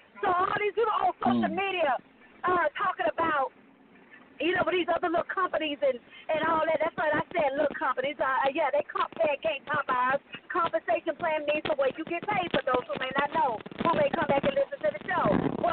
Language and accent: English; Miami, Florida, United States; now in Atlanta, United States; because I'm actually leaving from my hometown, Miami, Florida, back to Atlanta, Georgia.